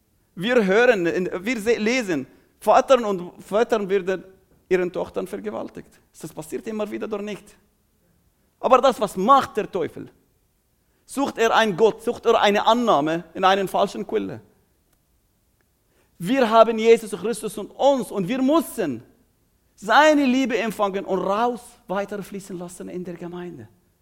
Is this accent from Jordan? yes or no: yes; Jordan; Ich bin ursprünglich nicht Jordanier. Ich bin in Jordanien geboren. Aber dort, meine Familie kommt aus Jerusalem. Sie sind geflüchtet, von dort ausgetrieben. Ich bin in Armut aufgewachsen